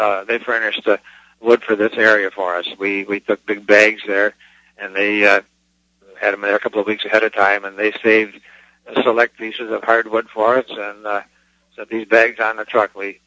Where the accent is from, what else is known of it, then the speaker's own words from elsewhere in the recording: New York, United States; now in Fort Myers, United States; And I'm from New York State, and I come back in the summertime to... I grew up with the New York's canal system.